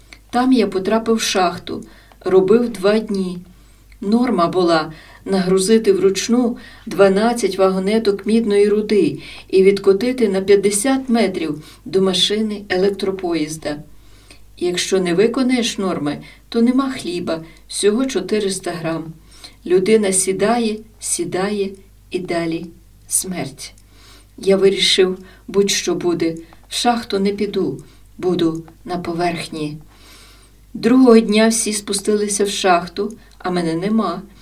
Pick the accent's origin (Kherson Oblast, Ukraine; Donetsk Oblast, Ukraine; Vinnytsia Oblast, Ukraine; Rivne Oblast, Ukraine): Rivne Oblast, Ukraine; Derman; Всі питають, звідки? Я з Дерманя, кажу.